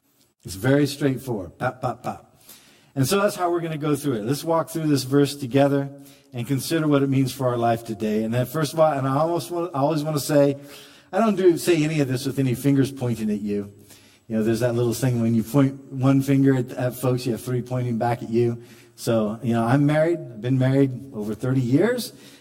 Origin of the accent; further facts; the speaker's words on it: Northwest, United States; and the people from the South, I was from the Northwest, but they had a lot of people coming up from the South